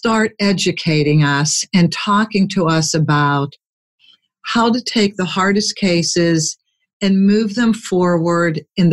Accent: Pittsburgh, Pennsylvania, United States; Now, I'm from Pittsburgh. I may have mentioned that, but I always love talking to other Pittsburghers, and I constantly go back, like I am going back for Christmas this year.

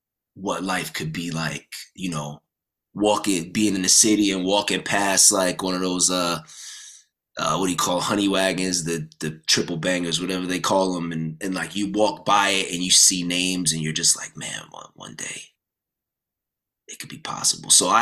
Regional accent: Brooklyn, New York, United States; I'm from Brooklyn, so I'm authentically from Brooklyn.

